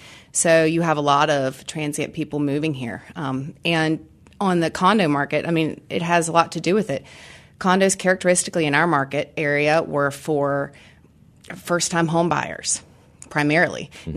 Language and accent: English; Charlotte, North Carolina, United States; And I'm very proud of it since it's my hometown. A lot of us don't want to leave. So we might have lived in Cotswold. We come back to Charlotte.